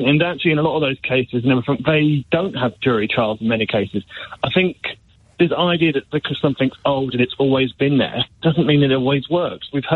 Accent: England, United Kingdom; moved away as an adult; now in Scotland; I'm actually originally from England. I moved up here 8 years ago. And I've got family in England still, so I'm regularly down there.

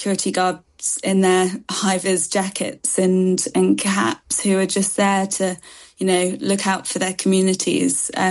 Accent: United Kingdom; we have to keep being proud British Jews, keep practicing

